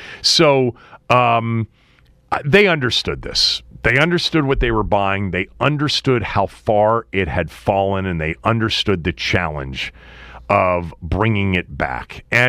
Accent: Chevy Chase, Maryland, United States; Growing up in Chevy Chase, I remember Sundays when the entire DMV came together in support.

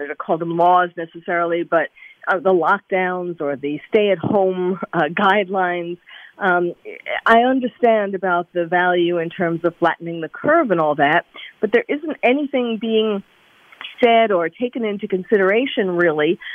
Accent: New York, United States; I know I'm a New Yorker born and bred.

